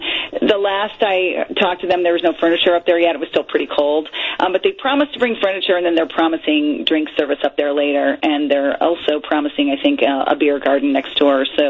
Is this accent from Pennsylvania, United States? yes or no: no; Detroit, Michigan, United States; I grew up in Detroit, and I just learned that we have our own style of pizza.